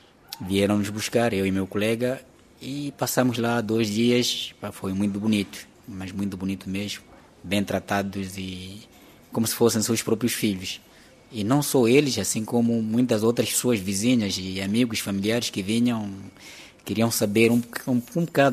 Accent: Mozambique; also born or lived in Germany; E nós, quando saímos de Moçambique e para, portanto, a Alemanha, o objetivo era ir aprender do socialismo e vir implementar, portanto, cá em Moçambique.

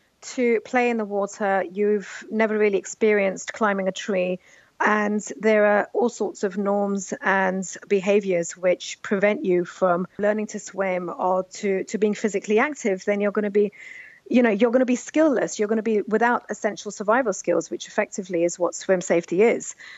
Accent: India; also born or lived in England; I'm Indian and I was very self-conscious growing up in India about, you know, issues like modesty

